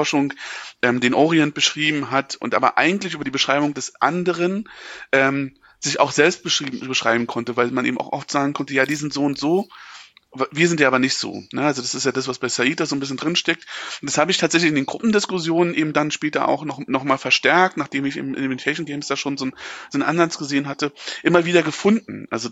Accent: East Germany, Germany; als Ostdeutscher

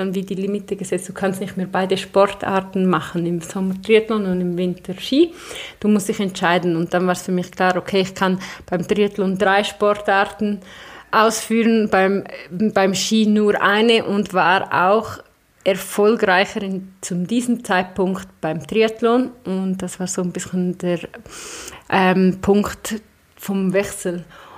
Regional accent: Samedan, Graubünden, Switzerland; Ich bin aufgewachsen oder geboren in Samaden, in die Schule in St. Moritz, 9 Jahre.

